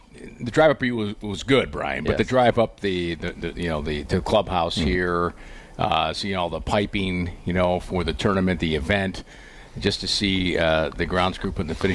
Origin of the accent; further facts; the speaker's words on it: Northeast, United States; So, I'm from the Northeast. I love the old Northeast golf courses, the look of it, the history of it.